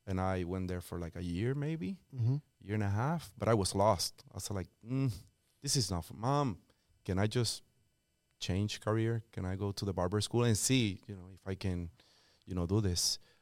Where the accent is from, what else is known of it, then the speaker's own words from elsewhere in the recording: Puerto Rico; English is a second language; moved away as an adult; now in United States; I have an accent, and that's because I am born and raised in Puerto Rico.